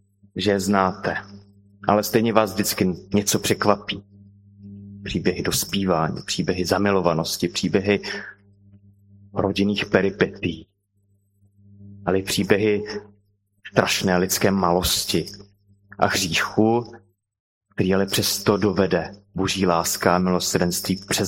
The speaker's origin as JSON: {"language": "Czech", "region": "Bohemia", "country": "Czechia", "said": "Já jsem z Čech, jak jste si všimli."}